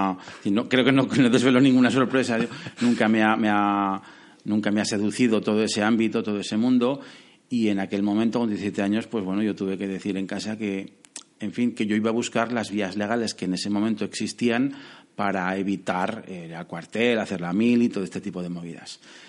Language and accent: Spanish; Zaragoza, Aragon, Spain; yo soy un tipo que nació y que vive en Zaragoza. Soy aragonés, me considero aragonés por los cuatro costados. Mi padre es de Huesca, mi madre es de Teruel y yo soy de Zaragoza